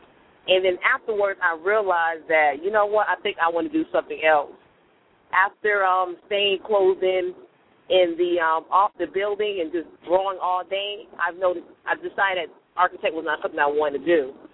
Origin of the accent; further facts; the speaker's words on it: Miami, Florida, United States; Well, of course … I'm from Miami, Florida.